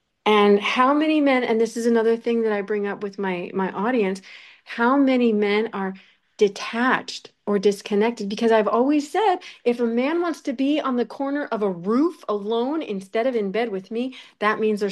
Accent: Washington, United States; I come from Washington State, USA.

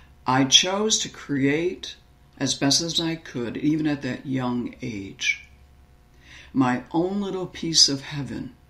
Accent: Chicago, Illinois, United States; So grew up in Chicago's ghetto by Cabrini Greens.

